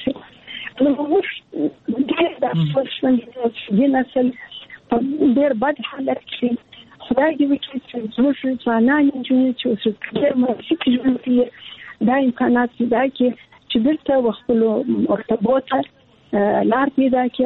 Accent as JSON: {"language": "Pashto", "region": "Kandahar", "country": "Afghanistan", "said": "زه د کندهار یم"}